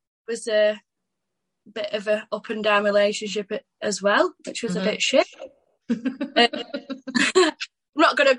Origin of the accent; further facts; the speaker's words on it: Blackley, North West England, United Kingdom; So I'm from Blakely in Manchester.